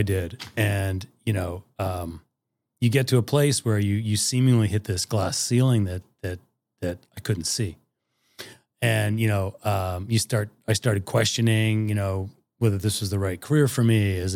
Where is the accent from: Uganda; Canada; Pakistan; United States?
Canada; Yeah, well, I'm a Canadian.